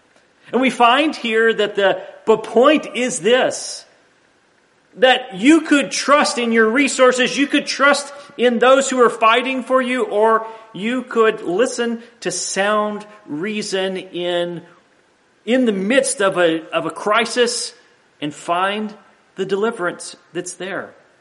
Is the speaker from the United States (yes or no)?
yes; United States; I'm so grateful that I am an American and that I live in this country, a citizen of the greatest nation in the history of this earth.